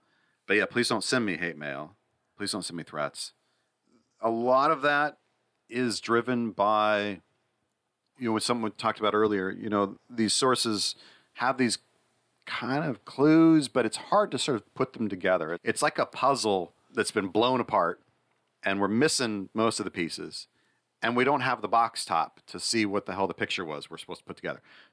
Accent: United States; I'm an American.

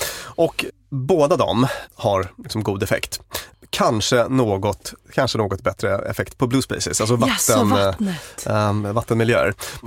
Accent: Norrbotten County, Sweden; Jag kommer från Norrbotten då och har massa kompisar som liksom fotar där uppe

